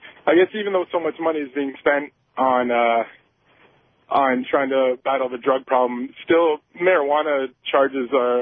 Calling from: Sarnia, Ontario, Canada; I'm calling from Sarnia.

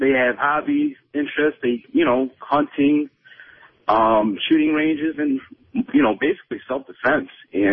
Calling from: Warren, United States

